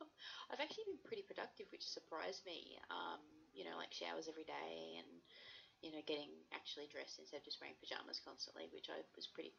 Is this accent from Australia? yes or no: yes; Brisbane, Queensland, Australia; I was born in Brisbane, Queensland, and I've always stayed around this sort of little bubble. I've just never really had cause to leave.